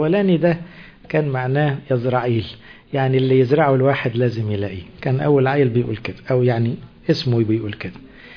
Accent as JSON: {"language": "Arabic", "region": "Upper Egypt", "country": "Egypt", "said": "مش في اسماء غريبة عندنا في الصعيد كده"}